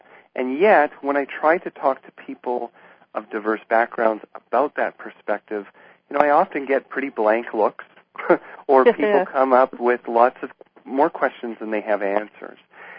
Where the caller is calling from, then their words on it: Tucson, Arizona, United States; I am calling from Tucson, Arizona, and I work primarily at the Tucson Canyon Ranch property.